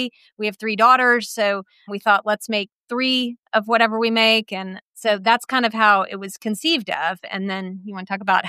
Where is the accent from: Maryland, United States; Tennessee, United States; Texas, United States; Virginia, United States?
Texas, United States; Austin; I grew up in Austin and my parents had a place in Wimberley since the 70s. So I grew up coming here as a kid